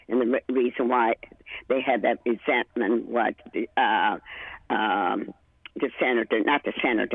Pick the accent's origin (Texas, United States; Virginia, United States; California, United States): Virginia, United States; Well, you know, I'm from Virginia.